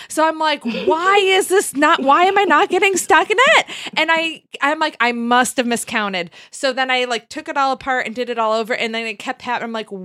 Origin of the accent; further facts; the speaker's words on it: Canada; I can say that because I'm Canadian.